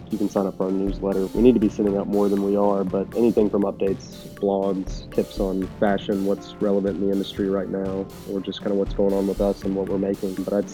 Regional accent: Nashville, Tennessee, United States; Just because I was from Nashville, born and raised

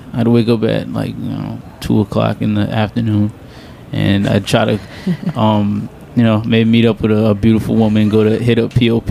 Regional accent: Roosevelt Island, New York, United States; Yeah, I'm originally from Roosevelt Island.

